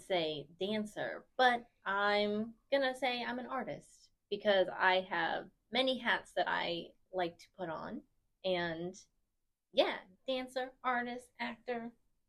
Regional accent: Las Vegas, Nevada, United States; And I'm from Las Vegas, so growing up there were some like that.

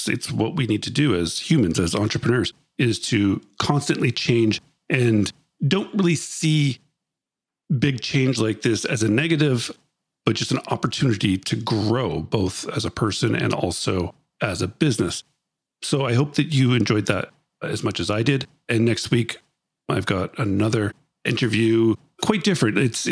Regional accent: Canada; As a Canadian

